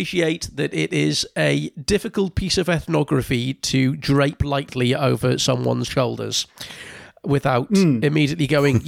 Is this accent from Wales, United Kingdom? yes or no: no; Newcastle, North East England, United Kingdom; I'm from Newcastle. I'm from Gosforth, which is like the poshest bit.